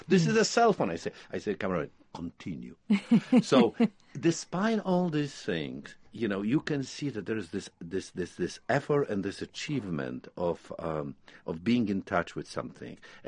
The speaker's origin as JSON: {"language": "English", "country": "Poland", "second_language": "English", "said": "I come from Poland, where patriotism was a dirty word"}